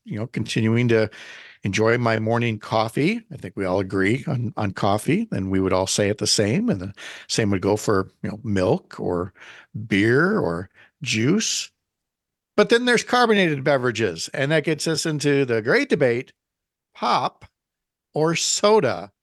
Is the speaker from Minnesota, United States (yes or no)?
yes; Minnesota, United States; Originally, growing up in Minnesota, again, that is all pop.